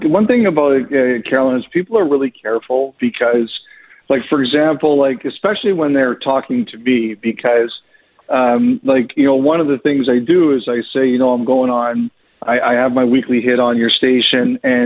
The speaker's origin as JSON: {"language": "English", "country": "Canada", "said": "as much as I love Quebec, the idea of Quebec City as a Canadian"}